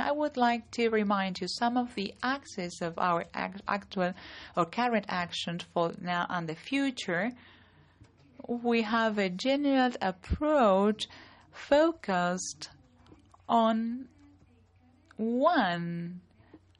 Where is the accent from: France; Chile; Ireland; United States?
Chile; from Chile.